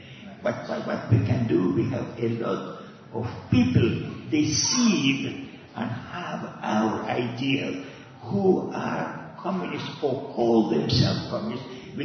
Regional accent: France; I grew up in France.

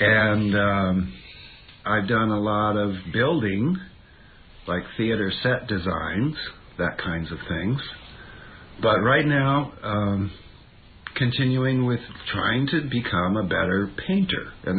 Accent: Lebanon, Oregon, United States; born there; also born or lived in China / Japan / Hawaii; I was born in Oregon, in a small town, Lebanon, Oregon, but was raised in the military all over the world, and China and Japan and Hawaii and East Coast and West Coast.

